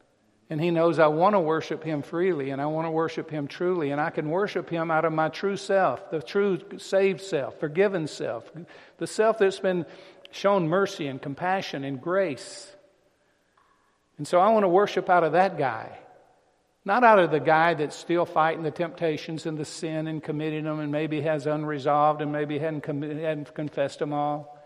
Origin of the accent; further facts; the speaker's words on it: the South, United States; I can't make up for all those years when I grew up in the South in the way that we treated black people.